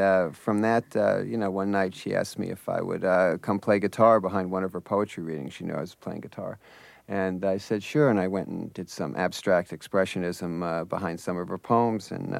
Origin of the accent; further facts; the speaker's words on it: New Jersey, United States; we came from somewhat the same area. She was from South Jersey, and I was from Central Jersey, and I spent a lot of summers outside Philly